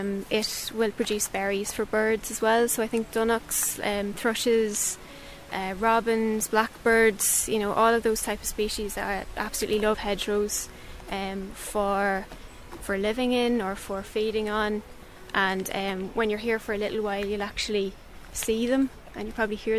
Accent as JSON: {"language": "English", "town": "Ballinode", "region": "County Monaghan", "country": "Ireland", "said": "I am from Ballinode locally, and I've recently actually come back home after being away for a while."}